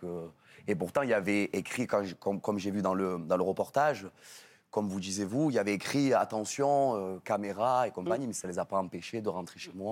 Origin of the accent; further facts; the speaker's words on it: France; j'aime la France, je suis français